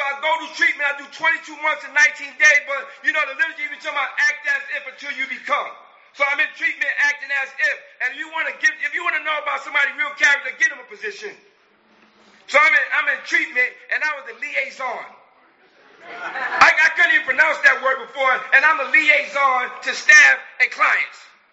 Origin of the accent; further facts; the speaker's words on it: Brooklyn, New York, United States; I tell the guy, yo, I want to get out of Brooklyn. I'm really from New York. I said, I want to get out of Brooklyn.